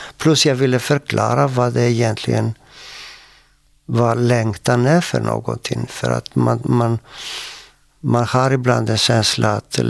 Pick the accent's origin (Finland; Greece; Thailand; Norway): Greece; Swedish is a second language; now in Sweden; och jag är från Grekland. Jag kom hit 64